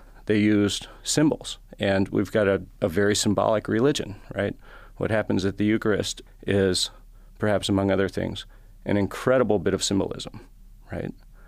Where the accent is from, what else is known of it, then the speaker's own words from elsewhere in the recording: Baltimore, Maryland, United States; I grew up in Baltimore.